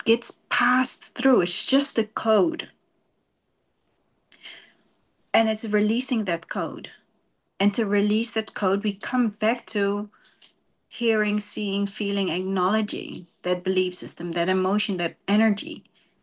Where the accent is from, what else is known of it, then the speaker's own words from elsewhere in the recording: New Zealand; moved away; Where I grew up in New Zealand, it was more than normal too.